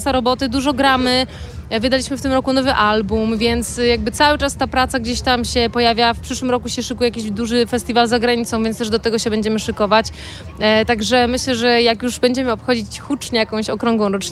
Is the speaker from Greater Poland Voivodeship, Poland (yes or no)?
no; Subcarpathian Voivodeship, Poland; now in Warsaw, Poland; ja jestem z Bieszczad